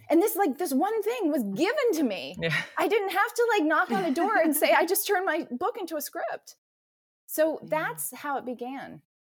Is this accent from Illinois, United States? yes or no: no; Atlanta, Georgia, United States; she read my book, so she knew I grew up in Atlanta.